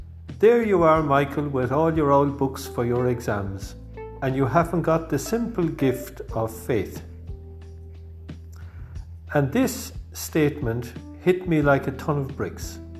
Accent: Ireland; I was born and reared in Ireland, and I was brought up in a Catholic family and went to Catholic schools.

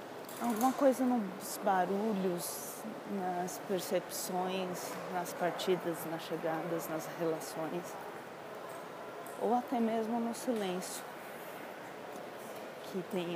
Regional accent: São Paulo, Brazil; now in São José do Rio Preto, Brazil; Eu não sou daqui, de São José do Rio Preto. Sou de São Paulo.

